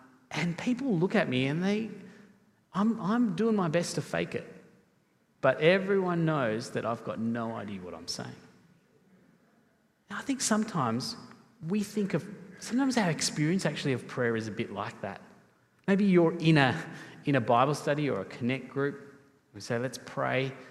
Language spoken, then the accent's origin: English; Sri Lanka; family, we don't speak, my parents do, but we didn't as a family speak Sinhalese, our mother tongue, my mother tongue, so to speak. So I don't really speak it very well. When I go back to Sri Lanka, whenever that will next be